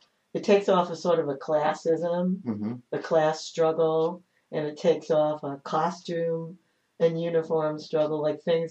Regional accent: New York, United States; I'm from New York, so I used to go to Long Beach and Jones Beach.

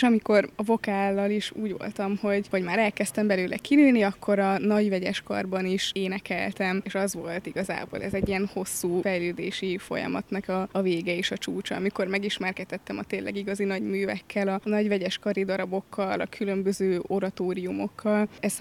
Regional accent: Veszprém, Veszprém County, Hungary; Veszprémben születtem, ott is nőttem föl.

